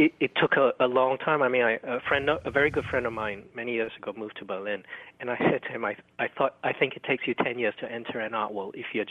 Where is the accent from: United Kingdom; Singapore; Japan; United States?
Singapore; So when I was growing up in Singapore, everyone had a Christian name or a Western name.